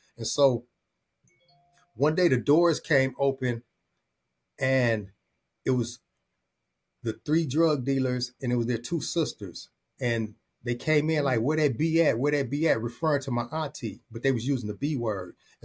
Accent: Long Beach, California, United States; because I was raised here in the Carmelitas, and I also was raised on the east side, central Long Beach, and I also had friends on the west side of Long Beach.

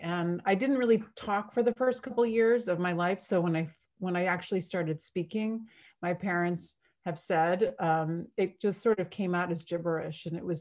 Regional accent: New England, United States; also born or lived in San Francisco, United States; San Francisco for like 16 years. So I feel like I've kind of bopped all around, and I usually say I'm from New England because I spent kind of my formative, adolescence here.

